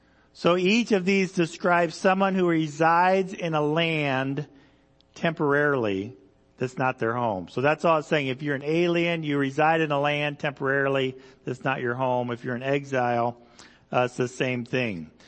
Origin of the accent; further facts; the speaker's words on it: Indonesia; also born or lived in Idaho, United States; So for me, growing up overseas, growing up in Indonesia, I remember talking to Indonesians